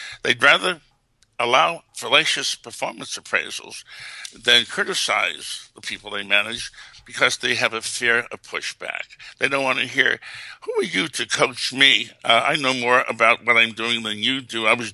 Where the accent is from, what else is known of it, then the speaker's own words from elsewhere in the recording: Bronx, New York, United States; I grew up in the East Bronx with a lot of gangs.